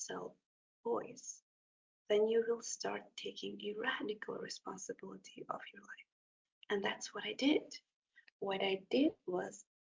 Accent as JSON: {"language": "English", "country": "North Macedonia", "tie": "born or raised there", "said": "I grew up in Macedonia in a small village."}